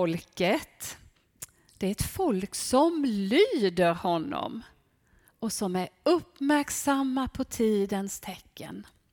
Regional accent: Sävsjö, Jönköping County, Sweden; Jag är uppväxt i Sävsjö, det vet Gunni. Så det är hemtrakter för mig det här.

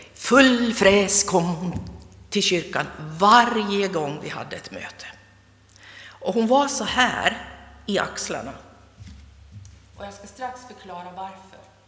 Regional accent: Jakobstad, Ostrobothnia, Finland; Vi ska gå tillbaka till Jakobstad och den församlingen där jag växte upp.

